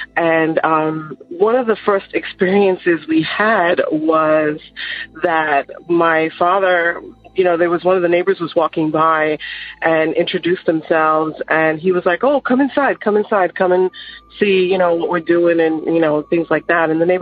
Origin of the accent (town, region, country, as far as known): New York, United States; born or raised there; now in Georgia, United States